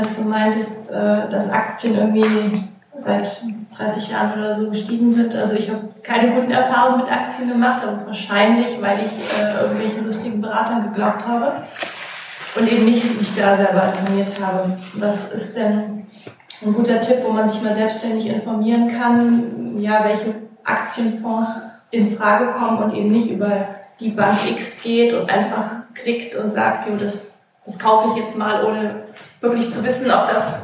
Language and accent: German; Ulm, Baden-Württemberg, Germany; Ich komme nämlich aus Ulm.